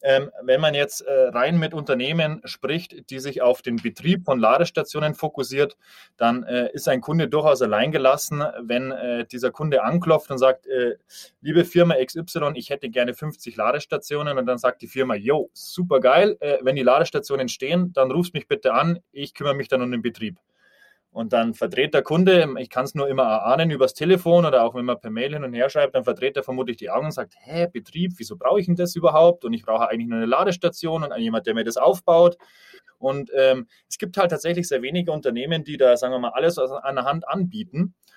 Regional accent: Bavaria, Germany; Ja, also örtlich herkommen tue ich aus dem Norden von München

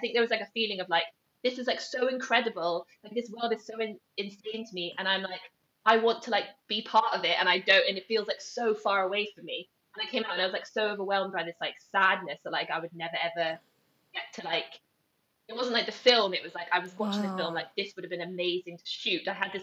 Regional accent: Nairobi, Kenya; So I grew up in Nairobi, in Kenya.

